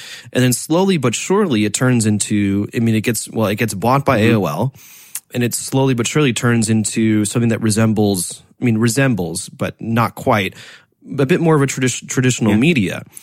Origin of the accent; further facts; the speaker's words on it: United States; now in China; looking at the difference between my home country, the United States, and my, let's say, adopted home country, China